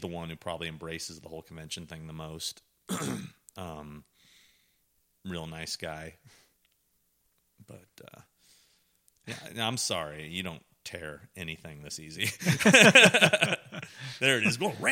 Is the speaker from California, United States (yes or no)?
yes; California, United States; And I'm from California and I'm always wearing shorts.